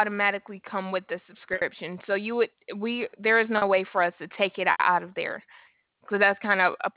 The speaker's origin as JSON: {"language": "English", "region": "Florida", "country": "United States", "said": "I'm from Florida. I'm used to the heat."}